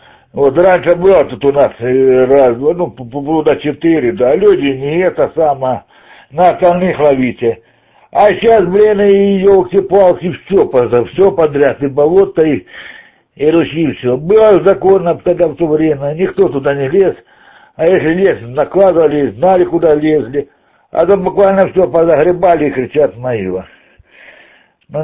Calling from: Belgorod Oblast, Russia; с города Граверна, Белгородской области

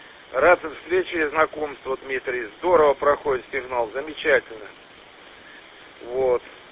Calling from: Smolensk, Smolensk Oblast, Russia; нахожусь в Смоленске.

